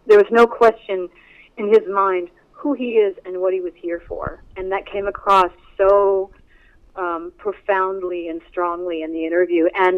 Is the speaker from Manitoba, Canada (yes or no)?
no; Quebec, Canada; I grew up very near Montreal, so it was the Expos and Rusty Staub. Of course, I'm giving my age away now